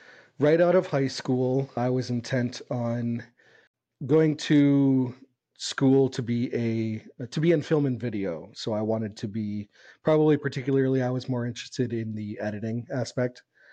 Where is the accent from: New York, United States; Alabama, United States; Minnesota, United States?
Minnesota, United States; Apple Valley; also born or lived in Colorado; So I was actually born in Colorado. My family moved us up to Minnesota when I was in fourth grade. So I lived in the south suburbs of the Twin Cities. I lived in Apple Valley.